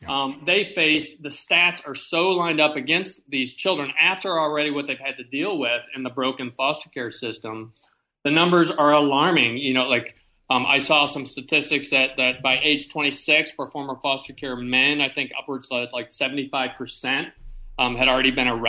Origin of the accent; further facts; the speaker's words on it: Indiana, United States; I grew up in Indiana, and I found an example in Indiana that I discussed in the book